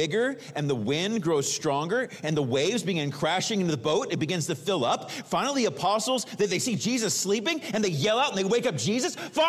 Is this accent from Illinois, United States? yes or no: no; Fresno, California, United States; I grew up in Fresno, California.